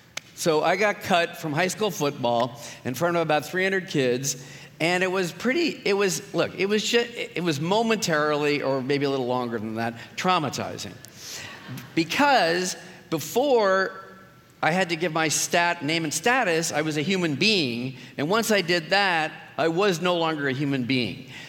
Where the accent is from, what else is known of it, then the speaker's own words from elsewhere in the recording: Los Angeles, California, United States; So, first of all, I'm from Los Angeles. I'm from the San Fernando Valley, the flat part.